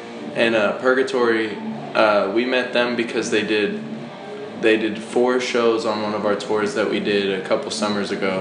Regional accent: Louisville, Kentucky, United States; No, we're from Louisville, Kentucky.

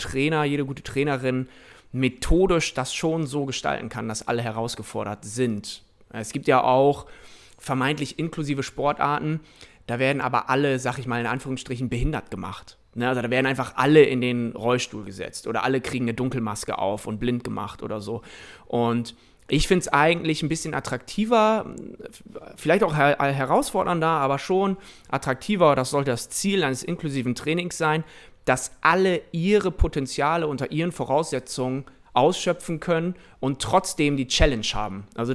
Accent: Lower Saxony, Germany; Ich komme aus Ostfriesland.

